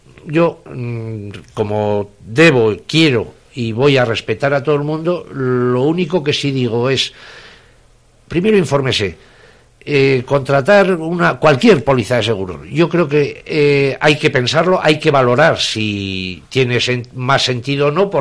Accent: Tudela, Navarre, Spain; yo voy a hablar de mi pueblo, de Tudela y de todos los de alrededor

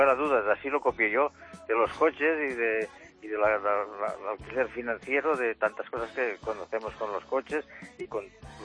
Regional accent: Spain; aquí en España, uh-huh, utilizaríamos el español, por algo somos españoles.

